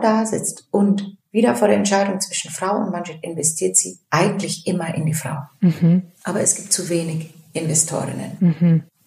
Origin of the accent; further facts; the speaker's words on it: Turkey; ich bin Türkin